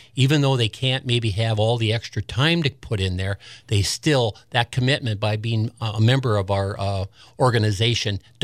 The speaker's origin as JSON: {"language": "English", "town": "Lawnsburg", "region": "Michigan", "country": "United States", "said": "I can remember. I'm from the Lawnsburg area."}